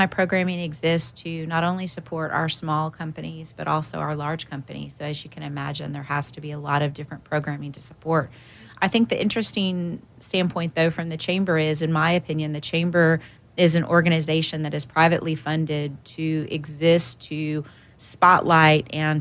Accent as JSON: {"language": "English", "town": "Austin", "region": "Texas", "country": "United States", "tie": "born or raised there", "said": "I'm born and raised in Austin"}